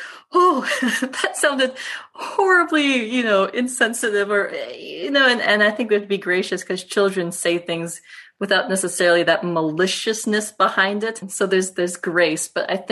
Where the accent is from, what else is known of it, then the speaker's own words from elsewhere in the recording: South Carolina, United States; born there; myself, born in South Carolina